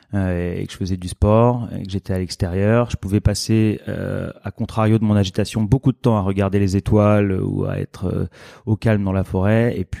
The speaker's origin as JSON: {"language": "French", "town": "Paris", "region": "Île-de-France", "country": "France", "tie": "born there", "said": "40 ans cette année, ça c'est important. Je suis papa depuis 3 semaines, très important aussi. Je suis né à Paris, je travaille à Paris aujourd'hui. Entre les deux, j'ai un peu bougé."}